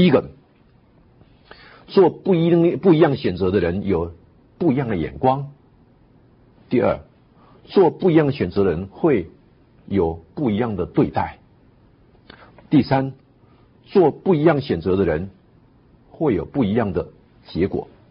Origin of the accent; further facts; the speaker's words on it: Tainan, Taiwan; 我带回台南我的家乡给我妈妈看。